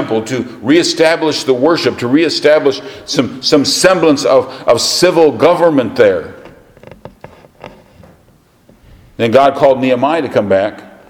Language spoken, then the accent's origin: English; Michigan, United States; when I grew up in church in Michigan, our church did not have a nursery.